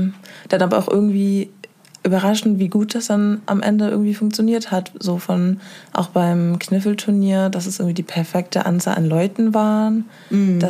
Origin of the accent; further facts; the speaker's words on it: Hamburg, Germany; now in Bremen, Germany; Und ich komme ja auch eigentlich aus Hamburg und bin dann nach Bremen gezogen.